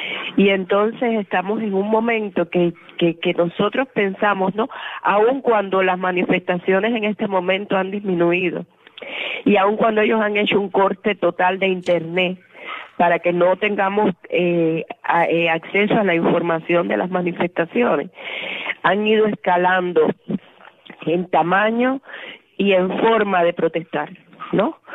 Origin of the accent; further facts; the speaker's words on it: Camagüey, Cuba; now in Havana, Cuba; Yo soy camagüeyana, estoy aquí en La Habana, pero soy camagüeyana.